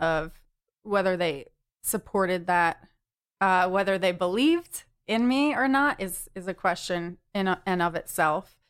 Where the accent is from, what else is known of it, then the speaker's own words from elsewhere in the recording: Northeast, United States; also born or lived in Vermont / New Hampshire / Connecticut; now in Los Angeles, United States; Originally from the Northeast.